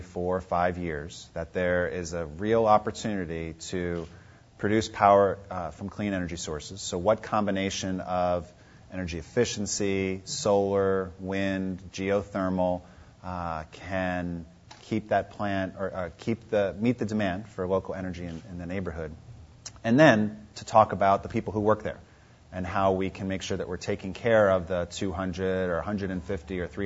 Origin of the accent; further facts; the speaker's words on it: San Francisco, California, United States; And we say, we are from San Francisco, but rest not so much.